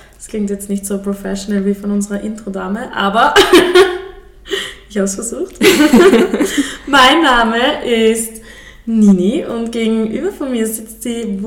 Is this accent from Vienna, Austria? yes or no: no; Graz, Styria, Austria; also born or lived in Fischbach; Aber ich bin aufgewachsen in Graz, das heißt, ich bin eine Mischung aus Dorf- und Stadtkind.